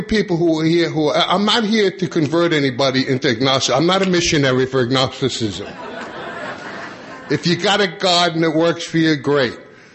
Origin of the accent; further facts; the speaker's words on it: Long Island, New York, United States; but I grew up on Long Island. I knew from the time I was three I was going to be a pipe fitter, steam fitter in a union in New York.